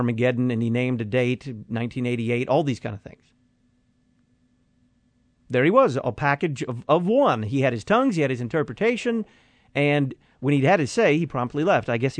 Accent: Deep South, United States; also born or lived in Dallas; I was raised in the Deep South, so it's not like I've never heard anybody speak in tongues.

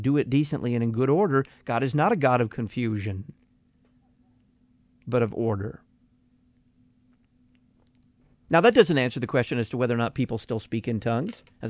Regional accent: Deep South, United States; also born or lived in Dallas; I was raised in the Deep South, so it's not like I've never heard anybody speak in tongues.

